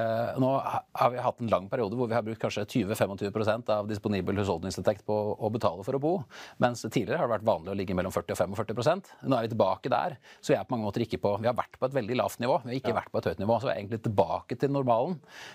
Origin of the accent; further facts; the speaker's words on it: Vestfold, Norway; Jeg kommer fra Vestfold